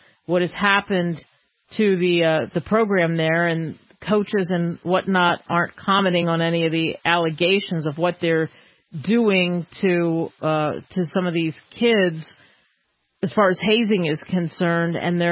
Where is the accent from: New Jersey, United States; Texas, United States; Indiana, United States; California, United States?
New Jersey, United States; Here's one from Kevin, listening to us in the Garden State, my home state.